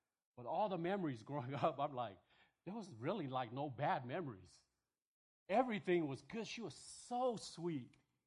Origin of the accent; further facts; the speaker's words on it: American Samoa; You know, I was raised by my grandmother, and for 8 years I was raised in American Samoa. It's a little tiny island.